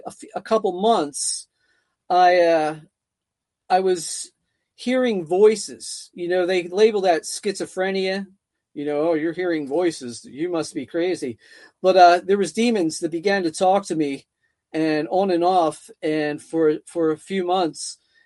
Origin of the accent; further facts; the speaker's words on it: Philadelphia, Pennsylvania, United States; life led me, you know, I'm from Philadelphia and I was out in California, and … life led me to homelessness.